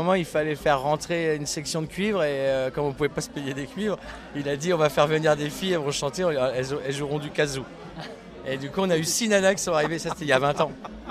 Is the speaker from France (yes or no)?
yes; Île-de-France, France; Non, c'est la Haute-Seine-et-Marne.